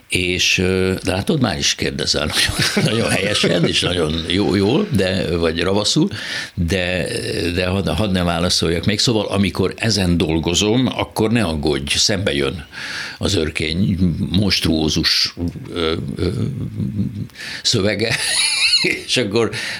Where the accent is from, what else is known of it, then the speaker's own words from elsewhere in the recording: Hungary; mint magyar, de legalább olvasni németül tudó színész